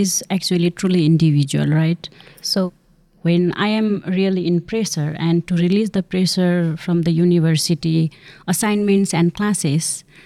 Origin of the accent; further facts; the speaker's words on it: Kathmandu, Bagmati, Nepal; now in El Paso, United States; I'm from Kathmandu, Nepal, currently staying in El Paso.